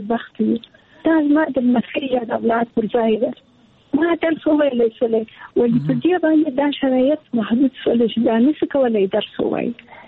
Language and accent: Pashto; Kandahar, Afghanistan; زه د کندهار یم، د کندهار د دنیا لالیسې کې مې زده کړې وکړې، او کابل پوهنتون ته ولاړم